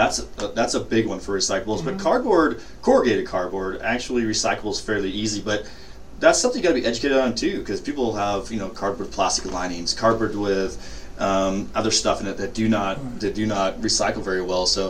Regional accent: Polson, Montana, United States; now in Missoula, United States; Yeah. Proudly from Polson, Montana. I came here, went to college here, and I've been here the rest of. So I've been here longer than I was in Polson, but so I've been here since 1997.

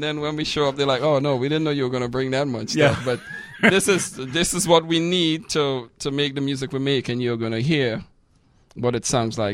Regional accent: Trinidad & Tobago; now in United States; So I'm originally from Trinidad, and this is part of our gift to the world, steel drums and steel band music.

